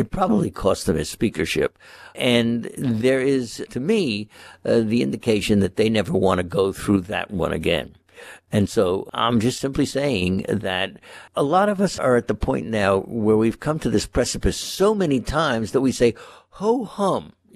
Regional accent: Fire Island, New York, United States; in places like my place where I grew up on Fire Island.

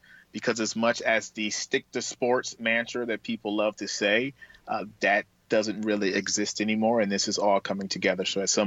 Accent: Saginaw, Michigan, United States; And I'm from Saginaw, and Flint, Michigan is down the street.

